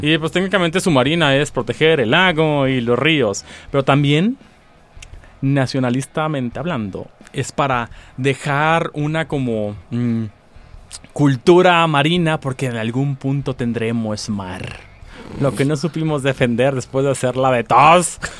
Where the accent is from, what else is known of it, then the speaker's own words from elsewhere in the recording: Mexico; Sí, me burlo de los mismos mexicanos.